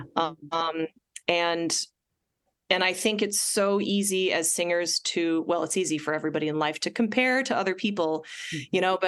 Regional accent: Wisconsin, United States; I'm from the Midwest, Wisconsin originally, and there's a deep choral tradition here.

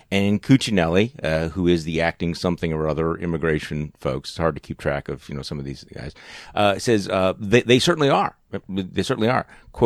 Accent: Midwest, United States; I'll be honest with you, as a Midwesterner

